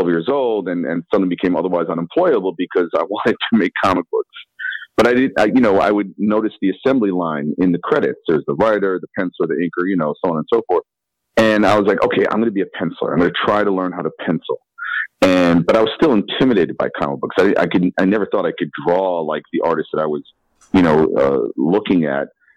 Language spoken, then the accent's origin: English; New York, United States; now in Brooklyn, United States; Like, I grew up in the Upper West Side of New York. I live in Brooklyn now. I've been here about 22 years.